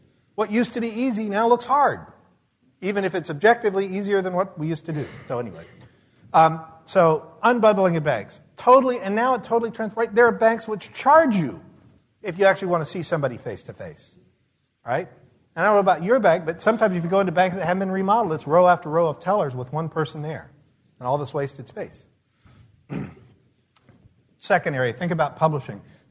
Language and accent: English; the South, United States; I grew up in the South, so that meant that after we finished banking, we went out for barbecue.